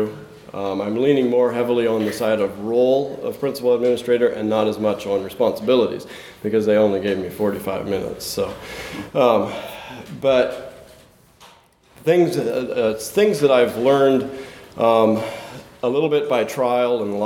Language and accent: English; Ohio, United States; from Ohio.